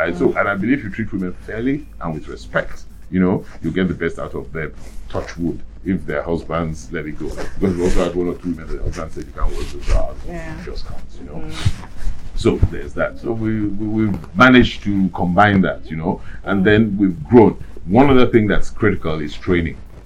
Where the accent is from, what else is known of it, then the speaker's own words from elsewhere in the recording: Ibadan, Oyo, Nigeria; I grew up in Ibadan. I was in Ibadan yesterday